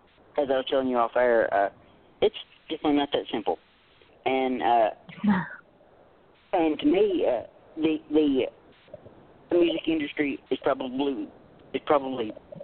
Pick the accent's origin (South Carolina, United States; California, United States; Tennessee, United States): Tennessee, United States; I'm from Tennessee myself, so we're virtually neighbors, Tennessee, Mississippi.